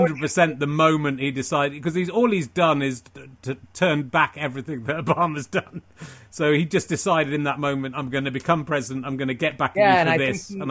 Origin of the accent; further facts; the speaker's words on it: United Kingdom; So it was a bit different than what as a British person you associate America with.